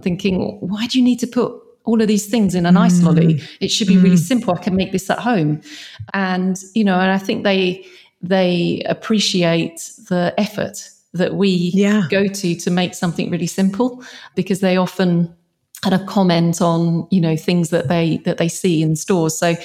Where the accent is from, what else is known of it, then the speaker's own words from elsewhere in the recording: London, United Kingdom; born there; I was born in North London.